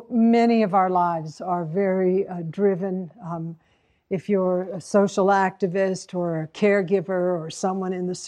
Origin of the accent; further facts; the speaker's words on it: Hanover, New Hampshire, United States; born there; So I was born in 1942 in Mary Hitchcock Hospital in Hanover, New Hampshire.